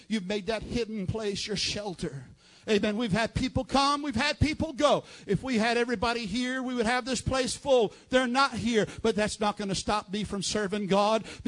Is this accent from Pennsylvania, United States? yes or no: no; New York City, New York, United States; born there; I was born in New York City in the Bronx.